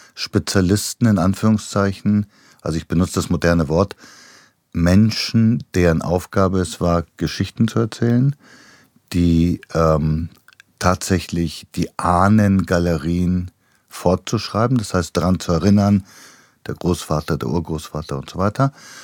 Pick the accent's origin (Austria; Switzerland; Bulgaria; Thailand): Bulgaria; in Bulgarien, wo ich herkomme.